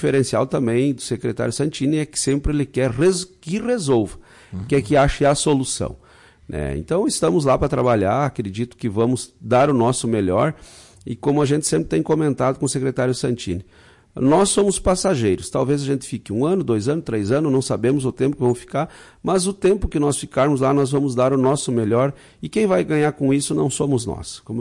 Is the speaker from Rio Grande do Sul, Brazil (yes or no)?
yes; Lagoa Vermelha, Rio Grande do Sul, Brazil; eu venho de Lagoa Vermelha